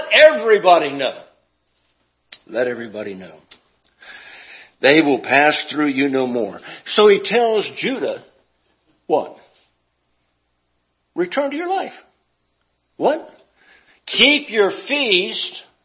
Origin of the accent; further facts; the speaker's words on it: Southwest, United States; I'm from the Southwest, right?